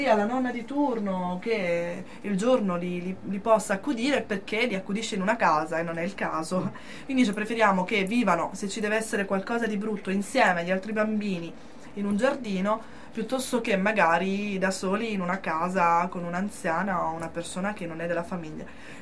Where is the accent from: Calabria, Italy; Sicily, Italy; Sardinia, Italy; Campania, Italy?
Calabria, Italy; per la Calabria, perché si pensa a questo prossimo, si sa, se tsunami, maremoto, terremoto nelle mie parti